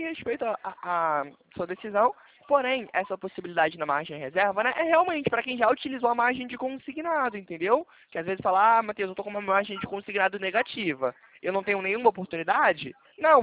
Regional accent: Belo Horizonte, Minas Gerais, Brazil; now in Rio de Janeiro, Brazil; Eu sou mineiro, né? Mas tô morando aqui no Rio agora.

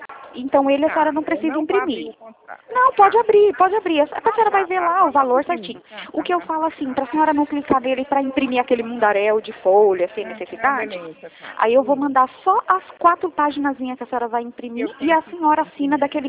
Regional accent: Brazil; Que eu falei pra senhora que eu sou brasileira, não desisto nunca.

